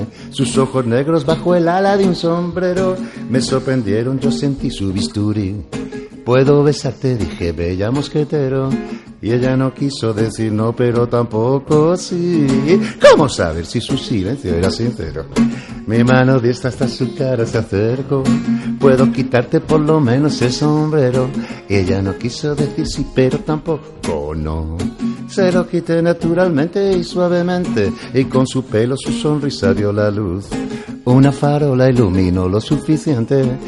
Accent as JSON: {"language": "Spanish", "town": "Cádiz", "region": "Andalusia", "country": "Spain", "said": "Todo el mundo sabe que yo soy de Cádiz."}